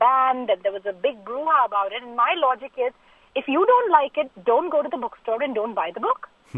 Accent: India; Yeah, well, I mean, I'm Indian

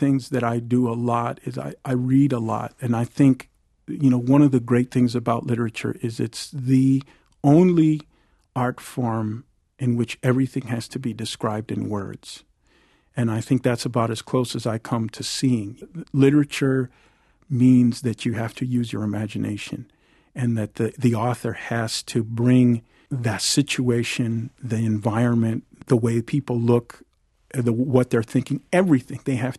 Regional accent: New Mexico, United States; born there; they came out to New Mexico where I was born from New York

